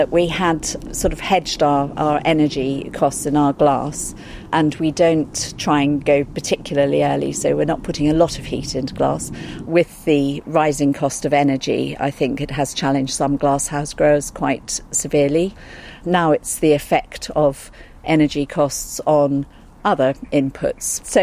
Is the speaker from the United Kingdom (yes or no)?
yes; United Kingdom; because I am a British berry grower and it's May.